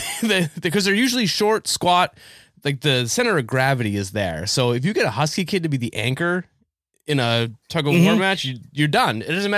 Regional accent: New Hampshire, United States; I'm from New Hampshire. This makes complete sense to me.

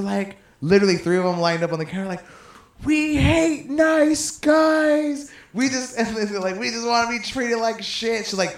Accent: United States; I'm an Indian Comanche, bro.

